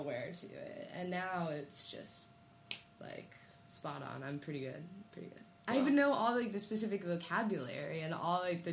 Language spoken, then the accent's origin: English; Arizona, United States; now in China; I'm from Arizona.